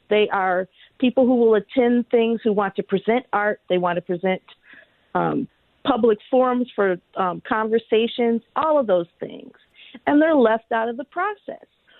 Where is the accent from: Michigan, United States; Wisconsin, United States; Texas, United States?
Michigan, United States; Detroit; I'm from Detroit, and I understand Detroit. Detroit is not Rochester.